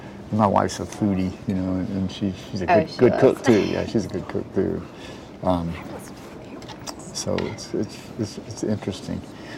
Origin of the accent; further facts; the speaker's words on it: Tennessee, United States; Well, I'm from East Tennessee, in mountain state, in the mountain part of the state